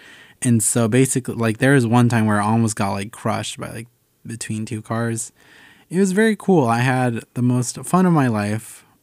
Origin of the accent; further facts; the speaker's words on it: Seattle, Washington, United States; I'm from Seattle. So like the transit system is top-notch.